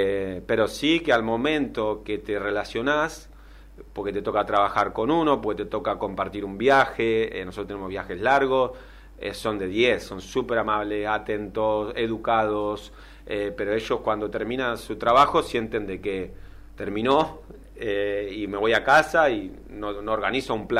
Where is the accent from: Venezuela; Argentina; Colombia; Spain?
Argentina; Lo que yo tengo muy adentro es quién soy, lo argentino que soy